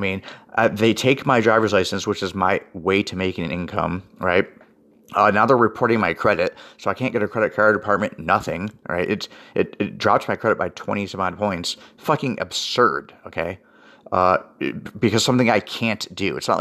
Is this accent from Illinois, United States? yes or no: no; Florida, United States; Okay, we are from Florida. We were divorced in Florida.